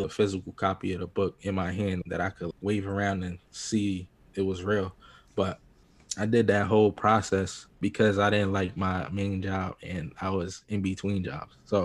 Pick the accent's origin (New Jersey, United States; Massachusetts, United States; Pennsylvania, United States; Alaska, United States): New Jersey, United States; because I'm coming from New Jersey to move to California.